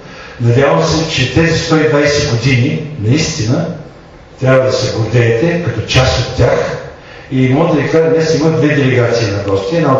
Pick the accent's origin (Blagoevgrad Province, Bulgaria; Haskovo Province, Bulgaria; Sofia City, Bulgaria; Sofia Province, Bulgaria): Haskovo Province, Bulgaria; Haskovo; когато аз бях студент, много от студентите, които бяхме от тук, всеки някак се сливаше да каже, че е от Хасково.